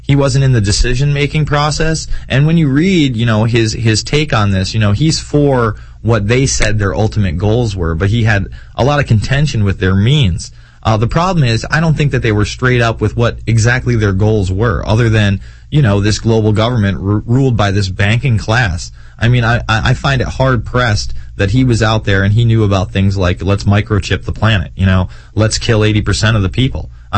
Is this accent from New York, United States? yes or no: yes; Albany, New York, United States; let's jump to Bob in one place that's really close to my hometown, Albany, New York.